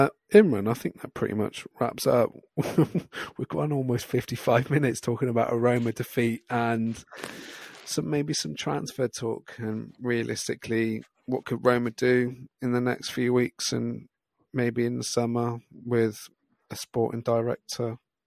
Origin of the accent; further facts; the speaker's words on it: Scotland, United Kingdom; as a Scotsman